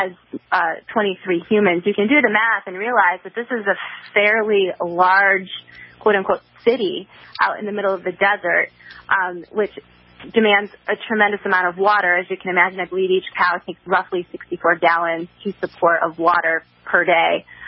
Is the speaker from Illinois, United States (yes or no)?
no; Michigan, United States; moved away; I grew up in Michigan, but I have since relocated to Oregon.